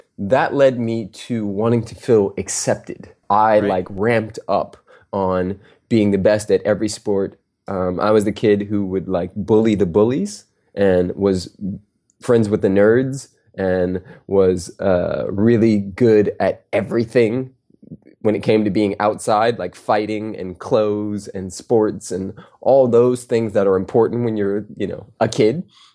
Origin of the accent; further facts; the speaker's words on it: Harbor City, California, United States; also born or lived in Compton; I was born in Compton, raised in Harbor City, California, which is a suburb, you know, in the south of Los Angeles.